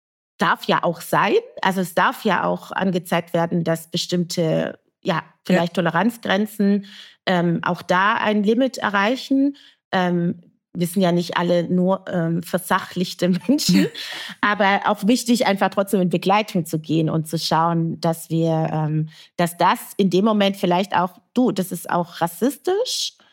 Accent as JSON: {"language": "German", "region": "Baden-Württemberg", "country": "Germany", "said": "Also ich komme aus dem Schwäbischen, wie ich schon gesagt habe"}